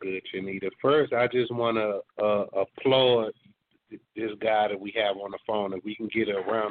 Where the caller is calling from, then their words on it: Virginia, United States; I'm calling from Virginia.